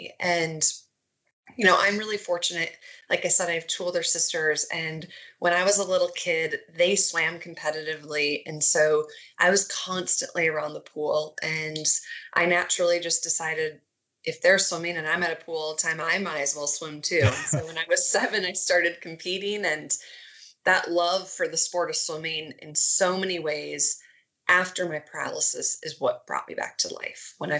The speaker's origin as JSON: {"language": "English", "region": "Minnesota", "country": "United States", "tie": "born or raised there", "said": "So I am from Minnesota. I was raised in the Twin Cities, and my husband and I still live here."}